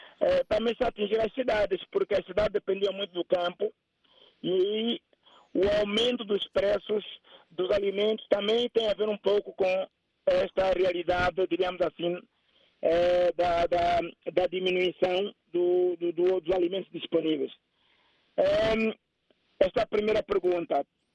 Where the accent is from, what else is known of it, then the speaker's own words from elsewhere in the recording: Angola; Eu, como angolano, não posso perceber